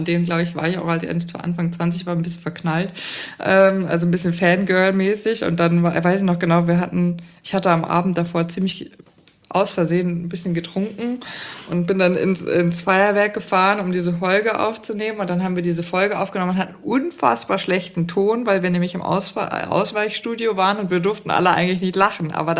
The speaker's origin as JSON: {"language": "German", "region": "Bavaria", "country": "Germany", "tie": "born or raised there"}